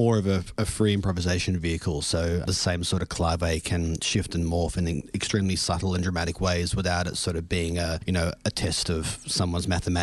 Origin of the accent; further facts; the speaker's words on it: Canberra, Australian Capital Territory, Australia; also born or lived in Berlin / Melbourne; I'm originally from Canberra, before I went to Berlin, obviously I was in Canberra studying